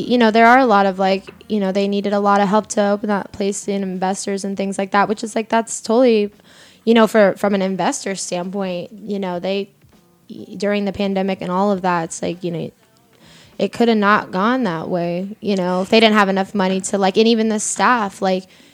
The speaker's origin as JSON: {"language": "English", "region": "Florida", "country": "United States", "said": "shout out to Florida. I'm from Florida."}